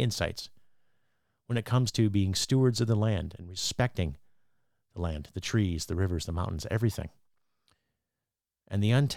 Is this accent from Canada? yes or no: yes; Canada; But as a Canadian, as a patriot, as a veteran, as a lover of this fucking great land, I am ashamed of that.